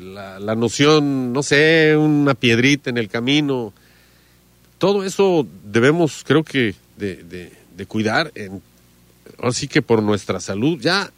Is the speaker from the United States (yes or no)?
no; Jalisco, Mexico; soy de aquí de Jalisco